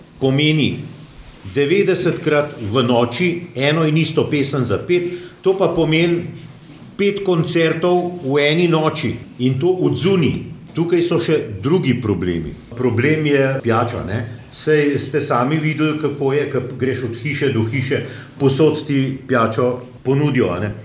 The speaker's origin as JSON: {"language": "Slovenian", "town": "Ljubljana", "region": "Central Slovenia", "country": "Slovenia", "said": "jaz sem priseljen, jaz sem Ljubljančan drugač, ampak so me fantje za svojega vzeli."}